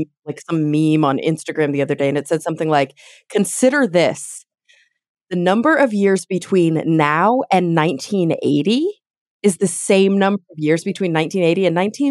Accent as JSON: {"language": "English", "region": "Texas", "country": "United States", "tie": "born or raised there", "said": "I was raised in the South as well. I was raised in Texas."}